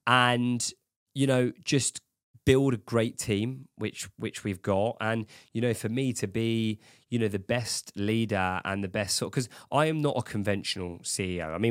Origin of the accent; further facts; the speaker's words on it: England, United Kingdom; But at the same time, we are English, okay? We are very skeptical people.